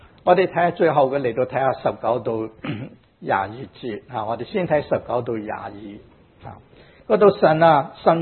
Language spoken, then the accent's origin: Cantonese; China; 其实我系七十二岁嘅。啊，点解咧？佢话七十三岁看住中国年嚟到计嘅